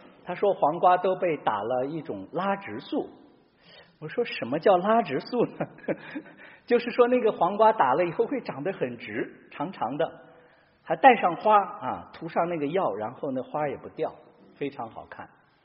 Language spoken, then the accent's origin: Chinese; Northwest China, China; 我们西北人把土豆叫洋芋啊